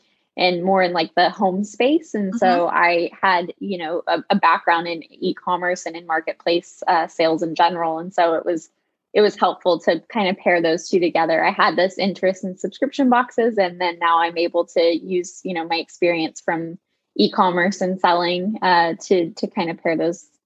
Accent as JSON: {"language": "English", "region": "Connecticut", "country": "United States", "also_born_or_lived": "California, United States", "said": "So I am originally from Connecticut. Mm-hmm. I was living in California when I started with Cratejoy and have now since moved back to Connecticut."}